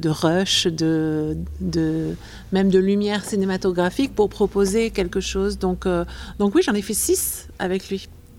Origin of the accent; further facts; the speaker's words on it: Port-de-Bouc, Provence-Alpes-Côte d'Azur, France; Moi, j'ai passé mon enfance à Port de Bouc. C'est une petite ville au bord de la mer.